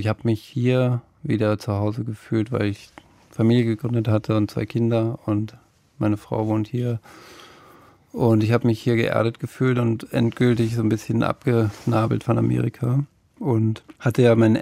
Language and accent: German; Berlin, Germany; Ja, ich bin ja aus Berlin, ne? Ich bin ursprünglich hier aufgewachsen und war auch in den 90ern hin und wieder hier.